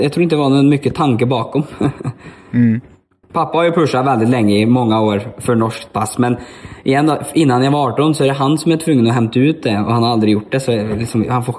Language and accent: Swedish; Monaco; also born or lived in Norway; now in Sweden; bodde jag 6 år i Monaco. Och sen ifrån 2009 runt där fram till nu då, har jag bott i Sverige. Så jag är faktiskt uppväxt, kan man säga, i Norge och Monaco då, istället för Sverige.